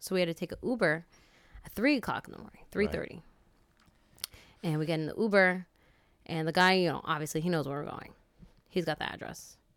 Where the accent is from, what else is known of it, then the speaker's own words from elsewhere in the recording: New York, United States; Hey, where are you from? I say, New York.